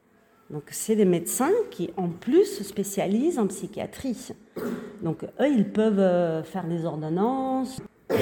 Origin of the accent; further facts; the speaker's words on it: Uruguay; French is a second language; now in France; Alors je ne suis pas française, donc peut-être que vous allez entendre une prononciation qui n'est pas d'ici. Je viens de l'Amérique du Sud. Je viens de l'Uruguay